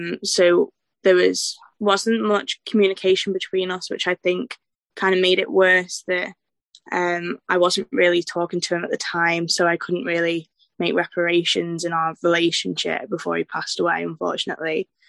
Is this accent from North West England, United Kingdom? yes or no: yes; Wirral, North West England, United Kingdom; I'm 21, and I'm from the Wirral, which is near Liverpool